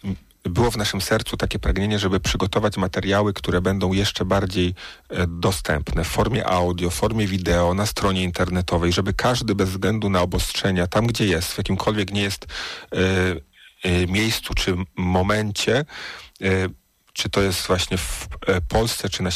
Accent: Luboń, Greater Poland Voivodeship, Poland; Ja w ogóle wychowałem się w parafii świętego Maksymiliana. Pochodzę z Lubonia i tam właśnie w parafii świętego Maksymiliana się wychowałem.

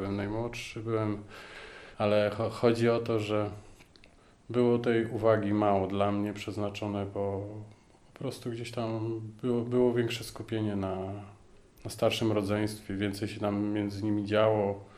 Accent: Węgorzewo, Warmian-Masurian Voivodeship, Poland; moved away as an adult; also born or lived in Warsaw / Łódź; now in Pabianice, Poland; ja ogólnie pochodzę z województwa warmińsko-mazurskiego, z Węgorzewa. Tam się urodziłem, tam żyłem do 19 roku życia. Później poszedłem do wojska i po wojsku wyjechałem do Warszawy. Tam pracowałem 7 lat. Później się przeprowadziłem do Łodzi. No i od 5 lat mieszkam

